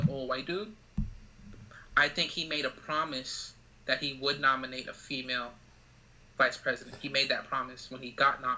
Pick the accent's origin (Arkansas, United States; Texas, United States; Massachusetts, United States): Massachusetts, United States; Boston; we grew up in Boston, which was a major controversy when it came to busing.